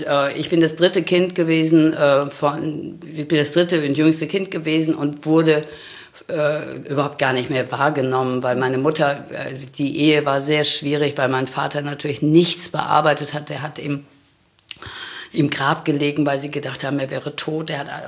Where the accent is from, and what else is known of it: North Rhine-Westphalia, Germany; born or raised there